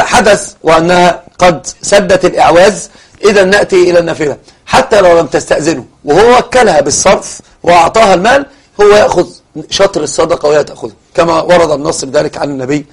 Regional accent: Egypt; ما عندنا في مصر يقولون صار سليم، صح كده؟

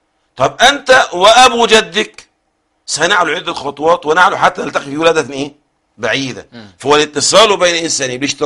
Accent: Egypt; النسب عندنا في مصر بالذات في إشكال

